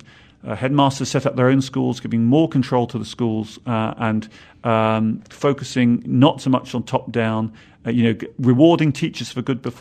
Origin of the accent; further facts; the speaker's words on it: United Kingdom; Now, I'm from Britain. I have part of the National Health Service, which I'm used to.